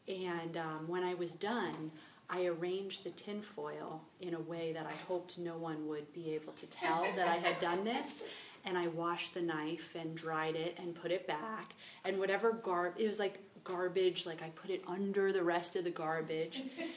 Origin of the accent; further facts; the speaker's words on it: Manhattan, New York, United States; moved away as an adult; in the 70s when I was born, and I grew up in Manhattan and lived there until 7 years ago.